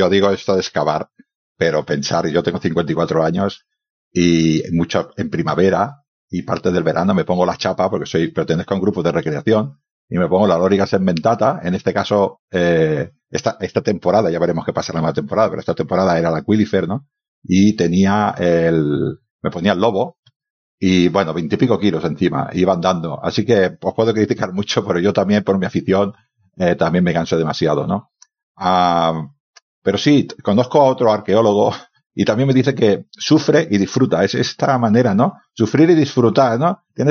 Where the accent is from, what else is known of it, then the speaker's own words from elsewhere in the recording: Badalona, Catalonia, Spain; yo soy de Badalona y en Badalona tenemos un museo que está en los sótanos de un edificio